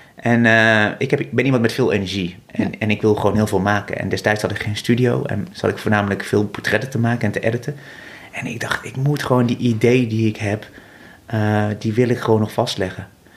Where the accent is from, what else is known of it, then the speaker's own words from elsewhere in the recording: Vught, North Brabant, Netherlands; born there; ik ben geboren in Vught.